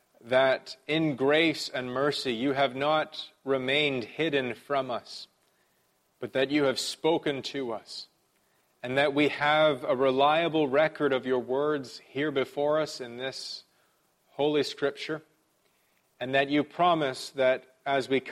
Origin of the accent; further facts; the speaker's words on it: Vancouver, British Columbia, Canada; made a visit to my hometown of Vancouver.